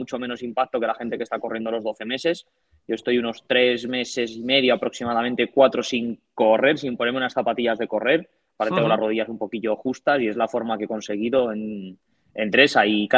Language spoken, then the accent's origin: Spanish; Canfranc, Aragon, Spain; eso, toda la vida en Canfranc y que llevo aquí. Y luego, pues, vengo la ascendencia también de Pirineo, de Huesca, de toda la zona.